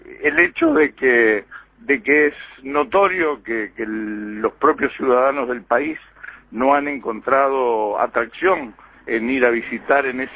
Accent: Uruguay; somos uruguayos

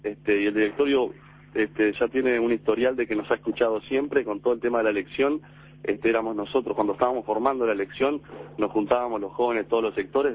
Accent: Cerro Largo, Uruguay; now in Montevideo, Uruguay; tengo 25 años, provengo de Cerro Largo.

